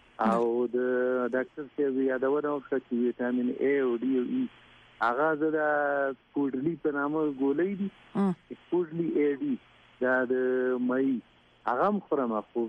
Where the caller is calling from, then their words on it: Quetta, Balochistan, Pakistan; زه د کوټه نه خبرې کوم